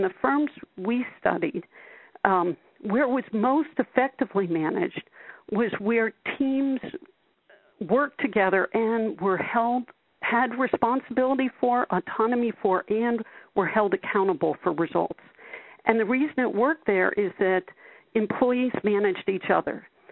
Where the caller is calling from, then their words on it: Montreal, Quebec, Canada; I'm calling in from Montreal right now.